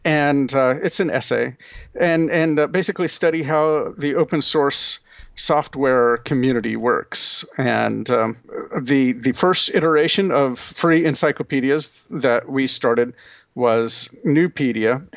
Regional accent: Anchorage, Alaska, United States; also born or lived in Washington; now in Ohio, United States; I was born in Washington State and grew up in Anchorage, Alaska. Went to college at Reed College in Portland, Oregon, and then I made my way to Ohio for grad school.

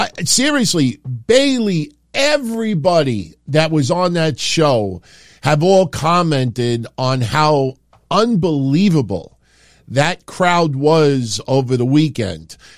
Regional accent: New York, United States; You know, I'm from New York my entire life.

